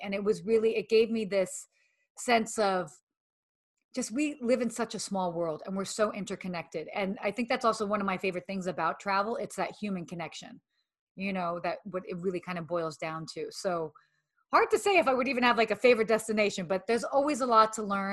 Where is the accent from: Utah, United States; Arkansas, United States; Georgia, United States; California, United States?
Georgia, United States; Atlanta; also born or lived in Saudi Arabia / London; I lived in Saudi Arabia until I was 6. And then my parents separated. And then I lived in London, England until I was like 8. And then I moved to Atlanta.